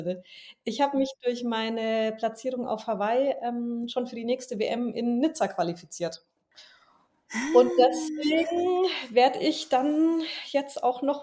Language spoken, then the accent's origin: German; Herzogenaurach, Bavaria, Germany; born there; gebürtig komme ich aus Herzogenaurach, also Sportstadt, hatte schon immer was mit Sport zu tun.